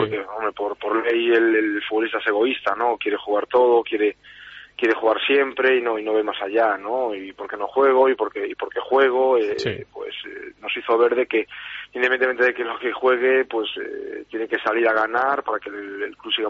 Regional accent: Vigo, Galicia, Spain; soy vigués y me he criado allí, ¿no? Yo creo que toda mi gente, toda mi familia, pues la tengo en Vigo y son celtistas.

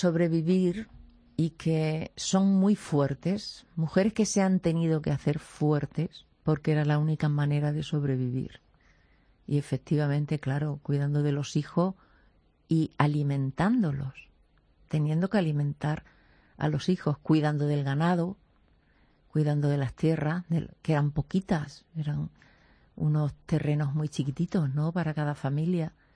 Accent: Extremadura, Spain; Yo que soy extremeña, me ha costado.

